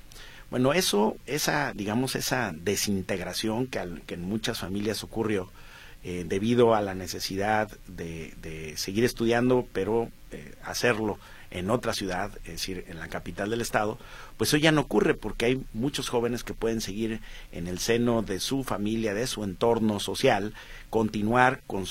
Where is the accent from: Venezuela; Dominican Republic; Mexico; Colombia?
Mexico; Jalisco; yo soy del sur de Jalisco, no soy nacido en Guadalajara, y a mí todavía fue de las últimas generaciones que nos tocó emigrar a la capital del estado para poder seguir estudiando